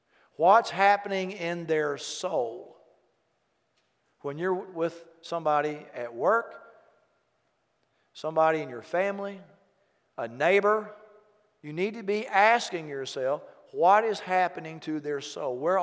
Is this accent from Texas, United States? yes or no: yes; Euless, Texas, United States; I said, well, I grew up in Euless.